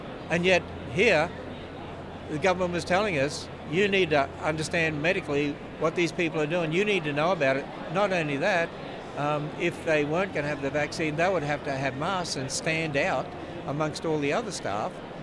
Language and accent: English; Australia; now in United States; I'm Australian, right?